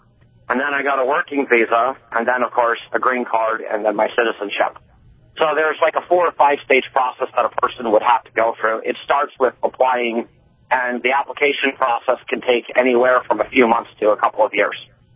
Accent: Northern Ireland, United Kingdom; moved away; I'm 31, and I started the process when I was 17. My family's been moving here for generations. I'm from Northern Ireland

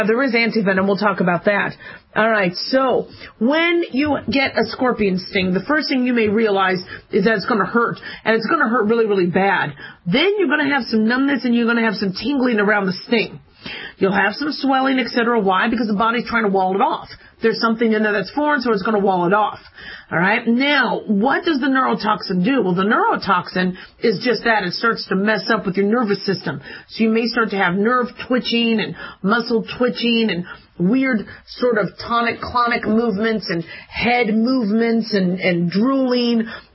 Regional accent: Arizona, United States; also born or lived in Las Vegas, United States; Now, I grew up in Arizona and I grew up in Vegas, so scorpions, really don't seem to scare me that much

